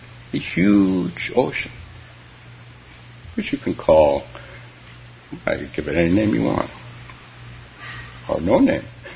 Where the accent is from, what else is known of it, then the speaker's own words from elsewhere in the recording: California, United States; Which reminds me that when I grew up in California and close to water, and I had and still do have two younger sisters